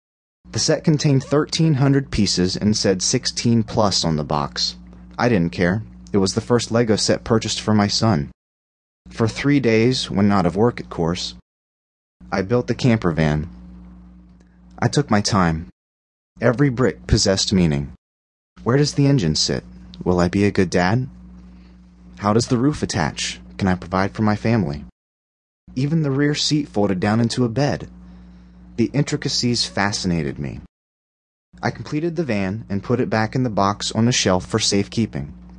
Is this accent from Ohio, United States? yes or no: yes; Ohio, United States; I'm originally from Ohio.